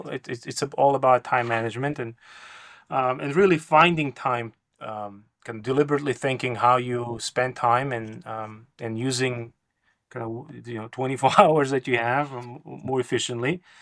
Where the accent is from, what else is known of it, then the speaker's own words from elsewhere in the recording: North Kazakhstan Region, Kazakhstan; I was born and raised in Soviet Union, in a small remote place in northern Kazakhstan, a place that was built up by German prisoners of war and dissidents who were resettled there by the Soviet government. So even though my family is of Georgian origin, I was not born in Georgia